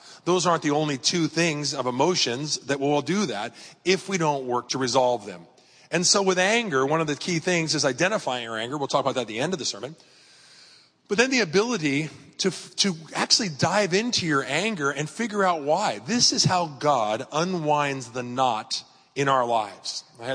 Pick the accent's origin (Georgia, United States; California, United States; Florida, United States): California, United States; La Mesa; When I was a kid, I grew up on Mount Helix, not too far away in La Mesa. I was a La Mesa kid, like Pastor Jim.